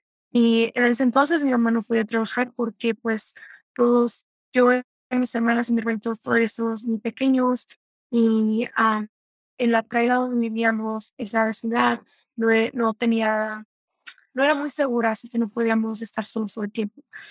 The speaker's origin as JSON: {"language": "Spanish", "town": "Nescopio", "region": "Guanajuato", "country": "Mexico", "moved": "yes", "lives_now": "Greeley, United States", "said": "Mi familia llegó aquí en el 2010. Somos de Guanajuato, México, y de un municipio llamado, bueno, es un rancho llamado Nescopio, fuera de Guanajuato. Y ese rancho es de menos de 2,000 personas, así que desde ya venimos aquí a Greeley"}